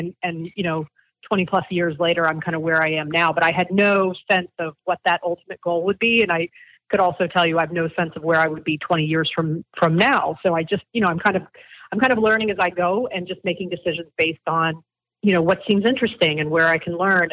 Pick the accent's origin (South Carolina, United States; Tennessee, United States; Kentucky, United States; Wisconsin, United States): South Carolina, United States; I grew up in South Carolina. And I don't know how many people know that, but I grew up kind of in smaller towns outside of the two recognizable cities, Columbia and Charleston.